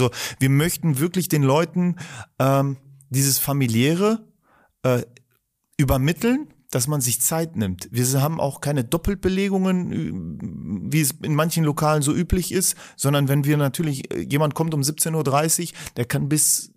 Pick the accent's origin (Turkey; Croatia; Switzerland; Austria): Croatia; Dalmatia; Also ich wir kommen aus Dalmatien.